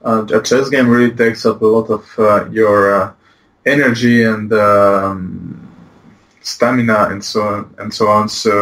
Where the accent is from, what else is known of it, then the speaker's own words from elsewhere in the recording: Poitiers, Nouvelle-Aquitaine, France; English is a second language; moved away as an adult; now in Barcelona, Spain; I'm from Poitiers.